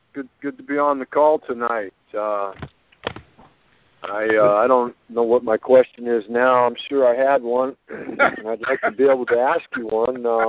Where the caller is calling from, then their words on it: Oregon, United States; Well, since I'm calling from Oregon, are you able to tell me if there are any other callers from Oregon on at the present moment?